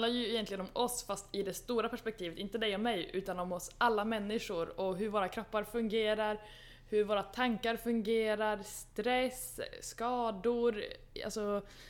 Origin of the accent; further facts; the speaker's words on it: Luleå, Norrbotten County, Sweden; Jag är född och uppväxten i Luleå